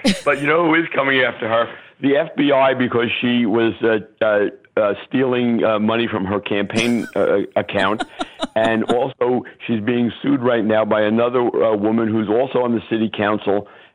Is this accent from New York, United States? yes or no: yes; Brooklyn, New York, United States; So, like, I grew up in Brooklyn. I know what these kind of crazy people are like.